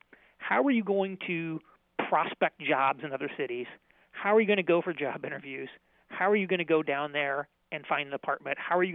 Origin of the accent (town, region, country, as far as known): Indiana, United States; born or raised there